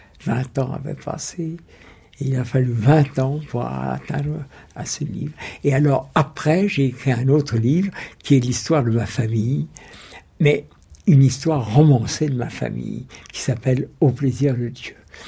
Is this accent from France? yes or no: no; Germany; quand je vous parle de mon enfance en Allemagne